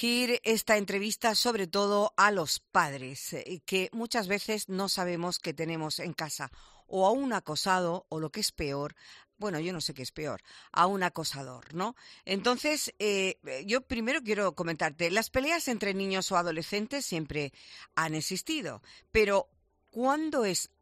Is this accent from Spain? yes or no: yes; Spain; como española